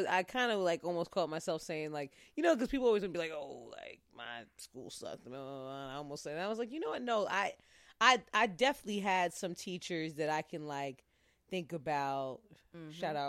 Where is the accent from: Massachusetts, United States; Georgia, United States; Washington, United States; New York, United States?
New York, United States; Brooklyn; I'm from Brooklyn.